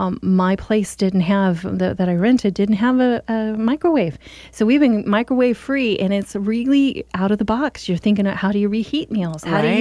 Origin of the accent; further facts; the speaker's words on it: United States; We are American after all. We want our freedom and liberty, especially in our food choices.